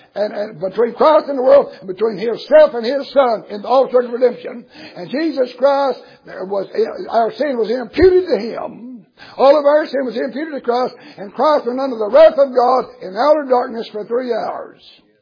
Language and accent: English; the South, United States; born or raised there